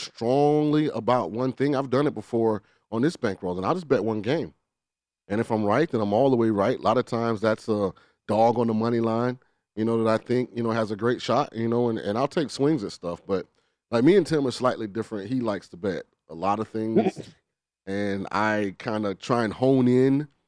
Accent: Florida, United States; Well, I'm from Florida

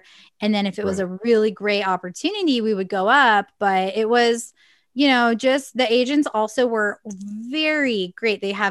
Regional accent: California, United States; and now we relocated to Carlsbad just because I'm from North County anyway.

